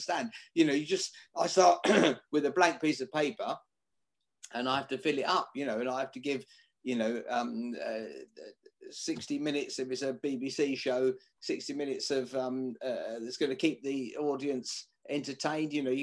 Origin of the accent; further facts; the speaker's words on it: Billericay, East of England, United Kingdom; also born or lived in Ilford; now in Muswell Hill, United Kingdom; But I was born in Ilford. Yeah, moved out to Billericay.